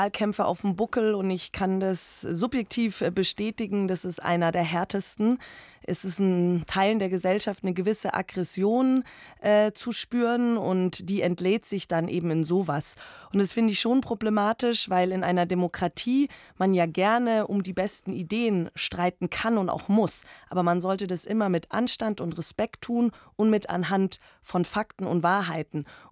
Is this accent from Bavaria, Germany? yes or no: yes; Herrsching am Ammersee, Bavaria, Germany; Ich bin ja in Herrsching am Ammersee aufgewachsen